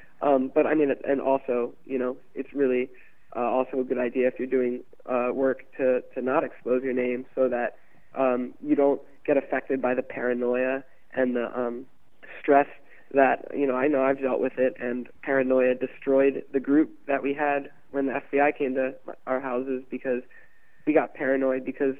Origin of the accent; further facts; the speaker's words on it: Towson, Maryland, United States; in my hometown, Towson, Baltimore County